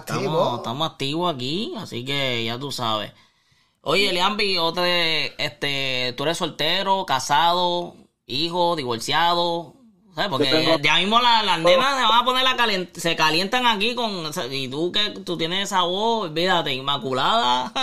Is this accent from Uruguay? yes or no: no; Puerto Rico; mi niño es dominicano, tiene raíces, su mamá es dominicana, yo soy de Puerto Rico, pero su mamá es dominicana, me identifico un poco porque mi niño tiene raíces del Cibao.